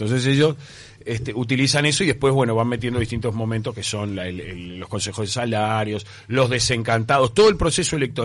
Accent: Uruguay; Somos uruguayos

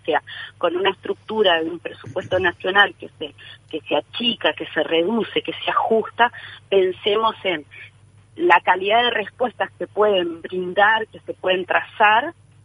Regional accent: Uruguay; como pueblo uruguayo

